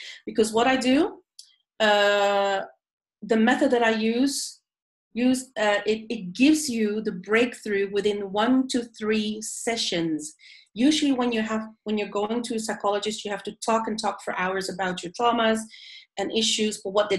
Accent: Netherlands; I'm from Holland, and Dutch people are known to be very direct and can be, you know, be perceived as rude, actually.

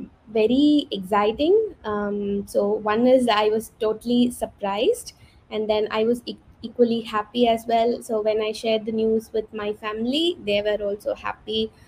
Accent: India; I'm from India, and I'm working in a software company here in Bangalore.

